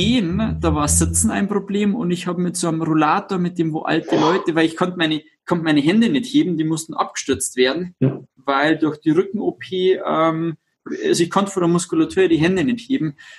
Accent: Bavaria, Germany; einen Gäubirumsaft, sagt man bei uns in Bayern, ein Karottensaft.

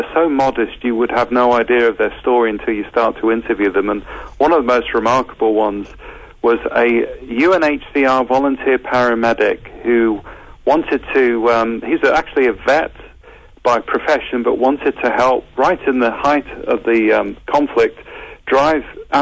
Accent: London, United Kingdom; also born or lived in California; now in United States; And then I grew up in London and then California as the son of a tabloid journalist.

